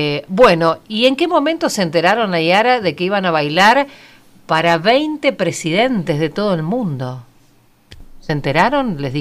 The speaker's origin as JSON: {"language": "Spanish", "country": "Argentina", "said": "De lo que somos capaces los argentinos."}